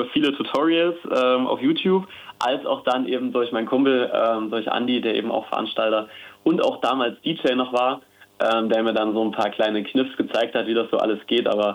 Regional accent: Thuringia, Germany; now in Jena, Germany; Ich selbst wohne in Jena, komme ursprünglich aus einem ganz, ganz kleinen Dorf in der Nähe von dem Sonne-Mond-Sterne-Festival. Also kein 100-Einwohner-Dorf, wohne jetzt aber schon seit ein paar Jahren in Jena.

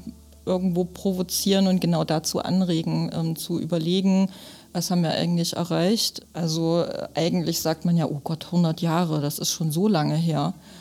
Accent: Gotha, Thuringia, Germany; ich komme ursprünglich aus Gotha

